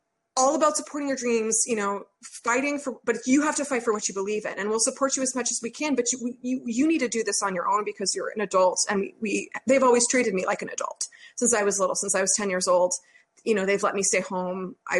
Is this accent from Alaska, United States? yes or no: no; Connecticut, United States; And I'm from Connecticut, so there's not a whole heck of a lot there anyway.